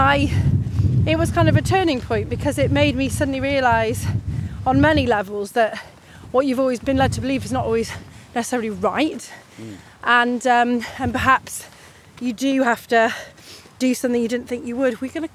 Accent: Wales, United Kingdom; first language Welsh; my dad was from Kent, my mum was from Derby, and but I, when I was about three, they moved to North Wales, and so really that's Wales was what I knew.

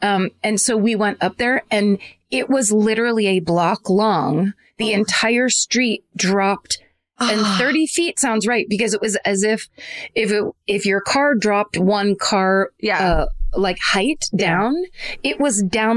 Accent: Meridian, Mississippi, United States; I'm from Meridian, Mississippi. And when news broke in 2015 that we were getting an IHOP, Meridianites literally lost their minds.

